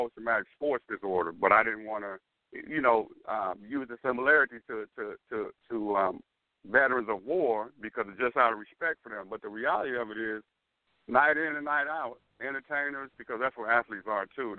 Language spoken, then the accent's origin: English; Chicago, Illinois, United States; For example, I come from Chicago, and when I grew up there